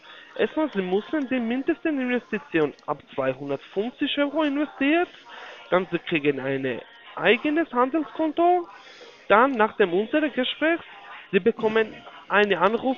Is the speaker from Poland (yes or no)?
yes; Poland; German is a second language; Nee, ist falsch. Ich komme aus Polen.